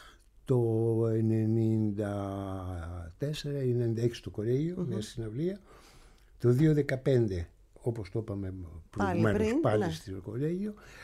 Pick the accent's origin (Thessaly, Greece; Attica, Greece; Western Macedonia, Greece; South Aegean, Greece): South Aegean, Greece; Ios; και βασικά στην Ιω, στον τόπο μου